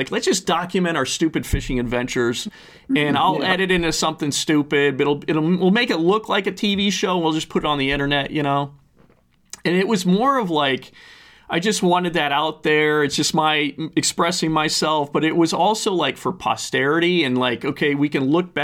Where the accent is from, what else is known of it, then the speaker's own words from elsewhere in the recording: Minnesota, United States; So I'm in, you know, Southie. I'm in Buffalo. But it's, you know, we're surrounded. What's so great about being a Minnesotan is that you're surrounded by just amazing opportunities everywhere.